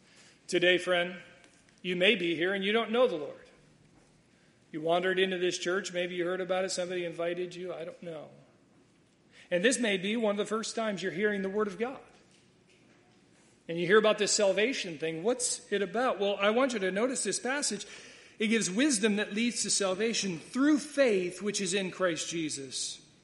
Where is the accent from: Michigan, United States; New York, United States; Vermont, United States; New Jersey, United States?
Michigan, United States; Detroit; I grew up in the Detroit region, a little bit north of Detroit.